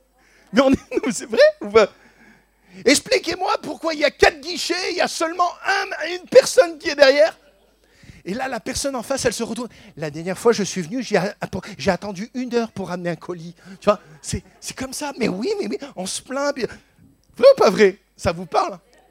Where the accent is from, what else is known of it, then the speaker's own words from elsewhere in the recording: France; Moi, je suis français, je dis mon avis, je râle.